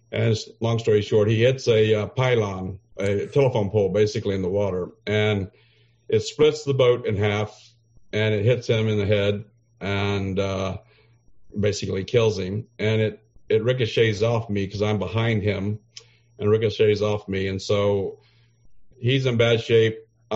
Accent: Oklahoma, United States; also born or lived in Dallas, United States; So I moved from Oklahoma City, where I had a nice job, and I became, I went to an institutional broker in Dallas, Texas for 2 years. And then from that situation, they offered me a job in London, England. So here I am, a little Oklahoma boy, sitting in Dallas

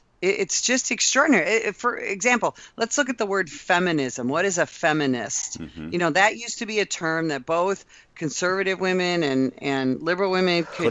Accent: Illinois, United States; somebody who's a liberal Democrat, let's say, in where I grew up in the Chicago area

